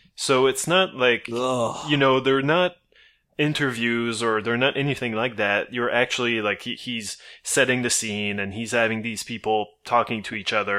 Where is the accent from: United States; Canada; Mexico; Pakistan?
Canada; as a Canadian, as a French-Canadian